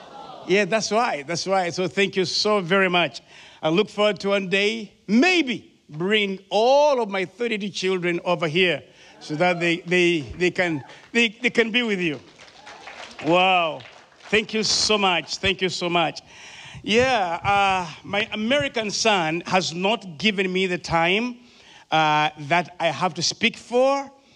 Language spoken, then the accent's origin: English; Uganda; accent: African; English is a second language; So I pray that you will be able to understand my good African accent. That is my prayer. Uganda was a British colony.